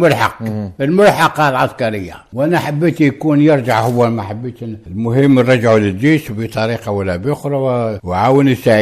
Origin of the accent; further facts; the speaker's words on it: Algeria; رانا هنا رانا موجودين هنا يا كجيش كمجاهدين كجزائريين كعرب